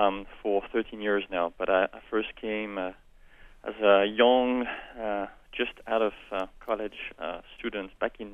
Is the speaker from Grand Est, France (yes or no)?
yes; Grand Est, France; English is a second language; I was born and raised in France. I'm from Alsace. So I'm from a white wine country, and then ended up going to college in the south of France.